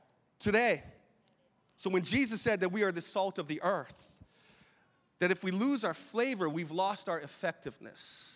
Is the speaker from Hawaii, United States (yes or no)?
yes; Hawaii, United States; I don't know if you grew up like I grew up in Hawaii. I'm part Filipino, part Italian.